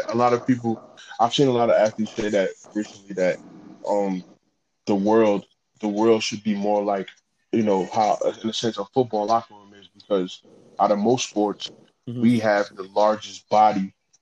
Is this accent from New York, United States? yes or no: yes; Buffalo, New York, United States; It's like me being from Buffalo, but saying I'm from New York City.